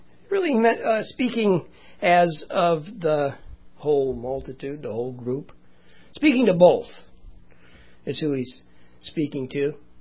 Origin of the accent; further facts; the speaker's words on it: Canada; born there; I was granted dual citizenship because I was born in Canada.